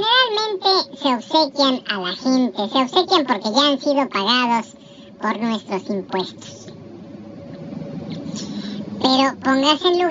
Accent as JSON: {"language": "Spanish", "country": "Mexico", "said": "hay muchos derechos que a nosotros como mexicanos pues no se nos dan"}